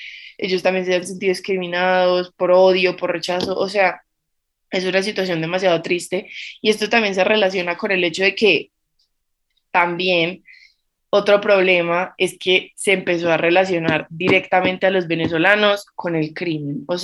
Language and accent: Spanish; Colombia; pues yo soy colombiana, vivo acá